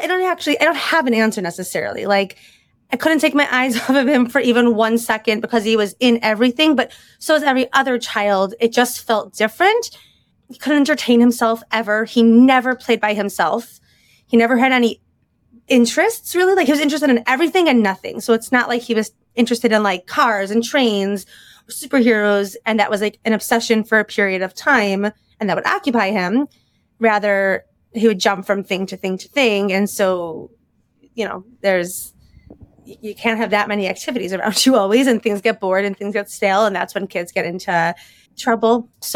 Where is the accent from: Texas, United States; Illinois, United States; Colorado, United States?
Illinois, United States; Chicago; now in Lower Merion, United States; I was born and raised in Chicago.